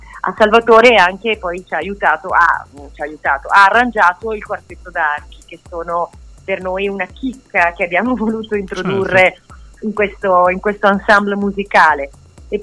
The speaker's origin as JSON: {"language": "Italian", "town": "Arcugnano", "region": "Veneto", "country": "Italy", "tie": "born there", "moved": "yes", "lives_now": "Milan, Italy", "said": "Io sono vicentina di origine, sono nata a Pianezze di Arcugnano, del lago di Simon, e qui sono trasferita a Milano circa 17 anni fa, però insomma ritorno spesso perché in Veneto"}